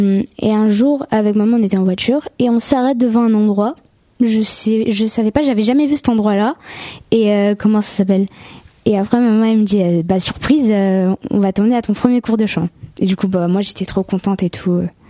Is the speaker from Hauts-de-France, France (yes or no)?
yes; Senlis, Hauts-de-France, France; born there; Je suis née à Senlis.